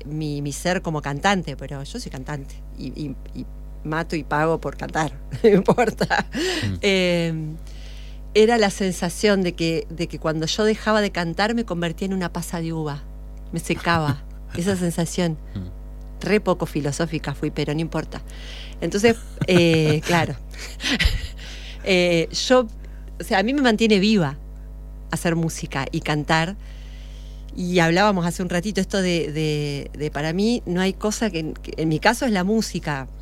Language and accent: Spanish; Gualeguaychú, Entre Ríos, Argentina; Yo soy de Gualeguaychú, de Entre Ríos.